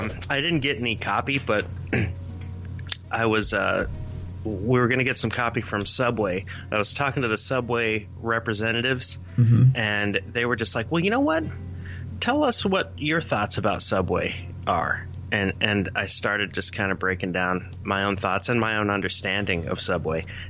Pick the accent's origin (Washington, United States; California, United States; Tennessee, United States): Tennessee, United States; Sevierville; I grew up in Tennessee, down on Payne Street in Sevierville, Tennessee.